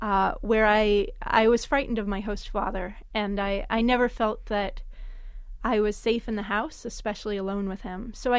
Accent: California, United States; You know, I grew up in California. My family lived there for 20 years

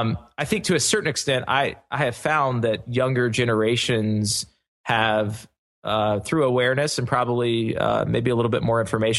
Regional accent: the South, United States; being born and raised in the South, we certainly love to fry our chicken or fry a crawfish tail or two.

